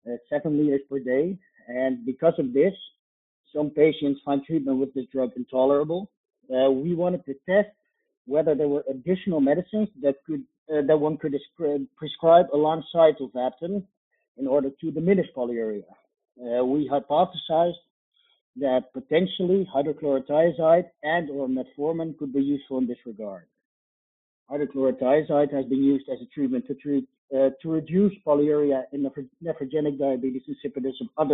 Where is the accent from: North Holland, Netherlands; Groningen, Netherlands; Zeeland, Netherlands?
Groningen, Netherlands; I am from Groningen, the Netherlands